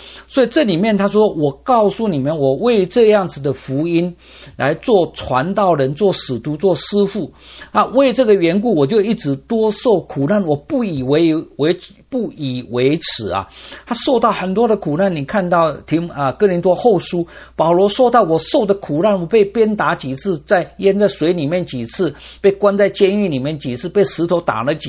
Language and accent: Chinese; Taiwan; 我们从台湾来的弟兄都有当过兵的经验哈、